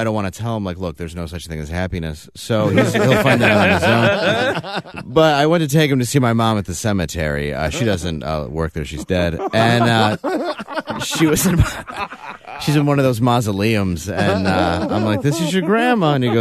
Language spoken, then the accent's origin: English; Detroit, Michigan, United States; now in Harlem, United States; Yes, I grew up in Detroit, and now I live in Harlem. It's a very lateral move.